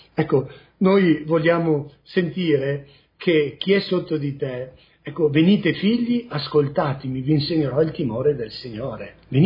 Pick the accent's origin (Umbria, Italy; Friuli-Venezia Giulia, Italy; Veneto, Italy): Veneto, Italy; sono veneto, vengo da una comunità